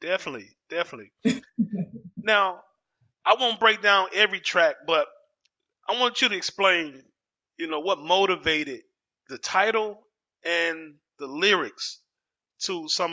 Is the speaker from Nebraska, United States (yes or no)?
no; Dallas, Texas, United States; I was born and raised in Dallas, but I don't live in my old neighborhood.